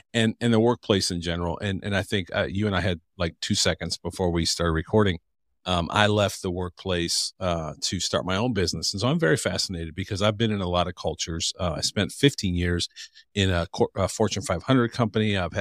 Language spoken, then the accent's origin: English; Cleveland, Ohio, United States; So I grew up in Cleveland. Our high school was 50-50 in terms of diversity.